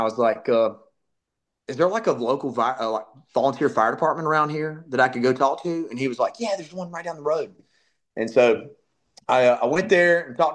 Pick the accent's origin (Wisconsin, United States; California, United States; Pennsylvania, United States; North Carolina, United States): North Carolina, United States; Lexington; I grew up in Lexington, North Carolina, barbecue capital of the USA, and went to UNC Charlotte, and studied criminal justice.